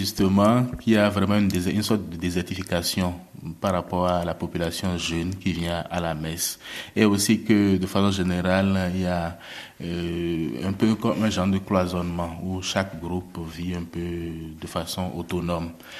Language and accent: French; Benin; Chez nous, au Bénin